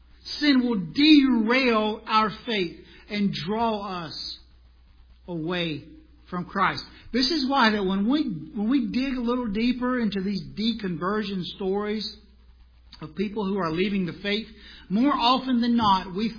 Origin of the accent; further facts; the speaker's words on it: South Carolina, United States; I just went to South Carolina, my hometown, a few weeks ago, and took a picture of the church that I was saved in.